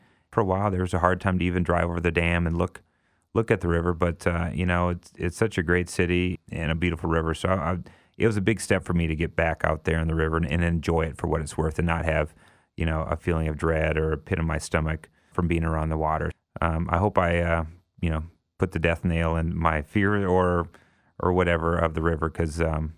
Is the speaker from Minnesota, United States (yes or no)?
yes; New Richland, Minnesota, United States; my mom volunteered at a local food shelf in my hometown of New Richland, Minnesota.